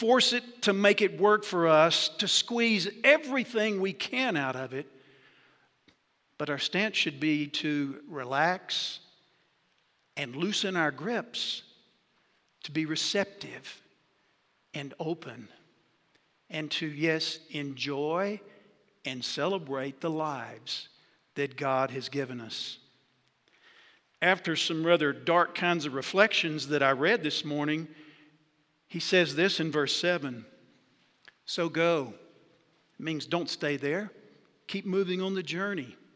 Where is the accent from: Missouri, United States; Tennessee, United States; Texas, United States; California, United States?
Texas, United States; Jacksonville; I'm very proud of my hometown of Jacksonville, Texas, in the Piney Woods, halfway between Lufkin and Tyler.